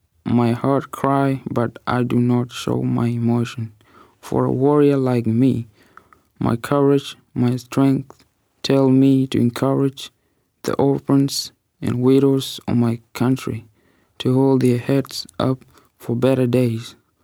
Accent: Sudan; I'm from Sudan, and I'm going to read the poem My Life.

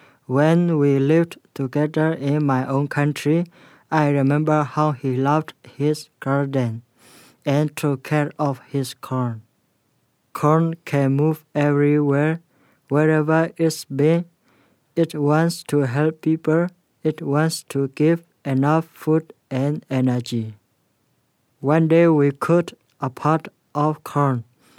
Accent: Myanmar; I come from Burma.

